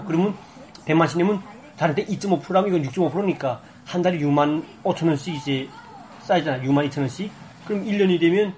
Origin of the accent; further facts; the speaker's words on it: North Korea; now in South Korea; 우리 북한에서 온 이런 사람들